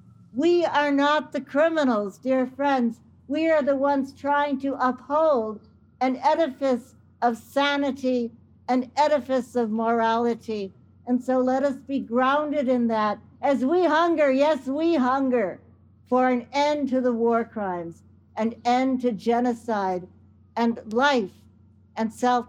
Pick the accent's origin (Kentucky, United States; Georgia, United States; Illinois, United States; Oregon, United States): Illinois, United States; Chicago; part of the core group of fasters. I'm from the Chicago area.